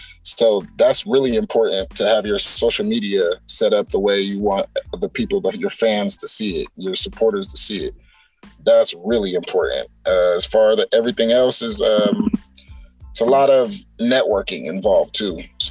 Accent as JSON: {"language": "English", "town": "Buffalo", "region": "New York", "country": "United States", "tie": "born or raised there", "lives_now": "California, United States", "said": "I'm actually from Buffalo, New York. That's my hometown."}